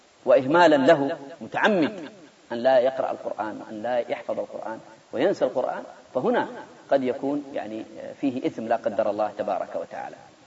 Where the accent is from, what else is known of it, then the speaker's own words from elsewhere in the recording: Jeddah, Makkah Province, Saudi Arabia; أنا أعرف طبيب الآن عندنا في جدة